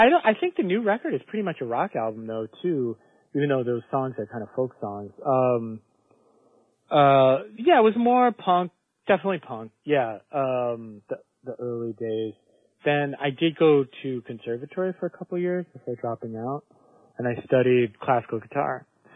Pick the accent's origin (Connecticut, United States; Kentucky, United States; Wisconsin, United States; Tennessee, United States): Wisconsin, United States; Madison; I grew up in Madison, Wisconsin, which is not too far from Canada.